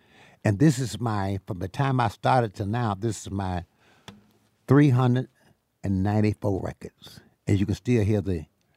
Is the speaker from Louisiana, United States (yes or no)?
yes; Louisiana, United States; born there; also born or lived in Arkansas / Chicago; now in Jackson, United States; I was born in Louisiana, went to Arkansas with my father, who was a minister and pastor of a church.